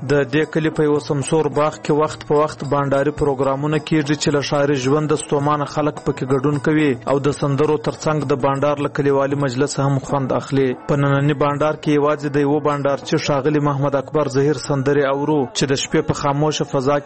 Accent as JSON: {"language": "Pashto", "town": "Zhob", "region": "Balochistan", "country": "Pakistan", "said": "زه خپله د ژوب یم په خوا په ژوب په بوري په دې سیمو کې"}